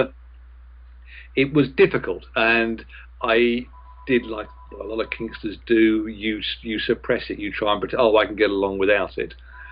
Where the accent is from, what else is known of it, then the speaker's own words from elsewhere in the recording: London, United Kingdom; this may surprise you, but I'm actually English. Get out. Yeah, I know. It's always a killer, that one. Born and bred in London